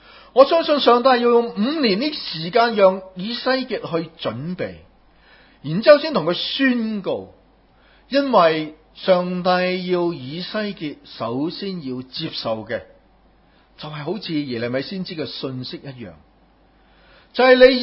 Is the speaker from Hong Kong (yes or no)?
yes; Hong Kong; 今天我们身为香港人，身为在一个这么特别的时代里面的香港人